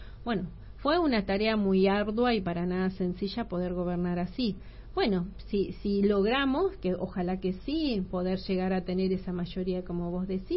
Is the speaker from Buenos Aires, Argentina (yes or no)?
no; Tierra del Fuego, Argentina; Vine a los 10 años, me trajo mi mamá, y yo me considero una fueguina.